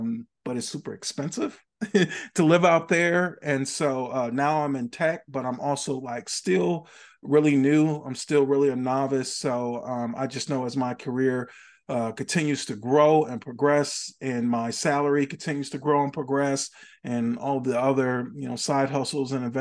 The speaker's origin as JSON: {"language": "English", "town": "Milwaukee", "region": "Wisconsin", "country": "United States", "said": "I'm not from Chicago. Chicago. I'm from Milwaukee."}